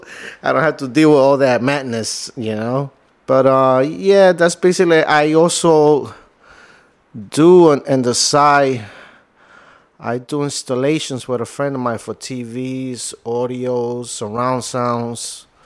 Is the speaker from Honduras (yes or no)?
yes; Honduras; now in New York City, United States; I'm from Honduras. I've been, you could say, most of my life here in New York City, Manhattan. I've always been a Washington Heights gentleman.